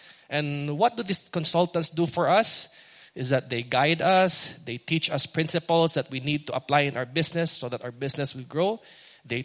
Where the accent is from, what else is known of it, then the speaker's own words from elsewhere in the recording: Visayas, Philippines; first language Bisaya; English is a second language; Every now and then, I will be using my native tongue. So if you're seated next to a visitor who can't understand Bisaya